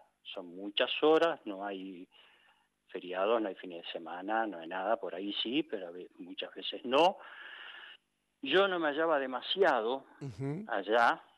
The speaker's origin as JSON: {"language": "Spanish", "town": "Tandil", "region": "Buenos Aires Province", "country": "Argentina", "tie": "born or raised there", "also_born_or_lived": "Zapala", "said": "Yo no nací en Tandil, pero me malcrié en Tandil. Cuando mis viejos vinieron de Zapala"}